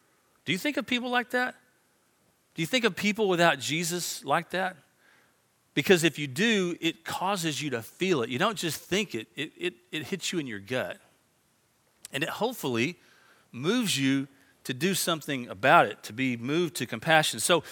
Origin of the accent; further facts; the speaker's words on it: Tyler, Texas, United States; When I was a brand new Christian, I grew up over in Tyler, and several of my friends got saved when I got saved.